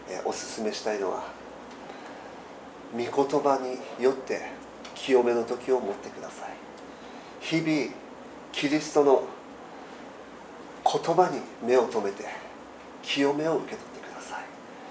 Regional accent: Okinawa, Japan; 東京には豚小屋ないかもしれないけど、沖縄にはありますね。養豚場が25箇所あるので、僕の地元にもありました。

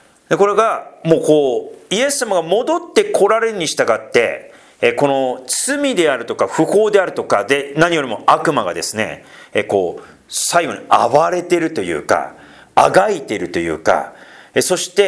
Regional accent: Sendai, Miyagi, Japan; 例えば私の故郷仙台なんだけど、ね、昔はソリ冬やってたよ

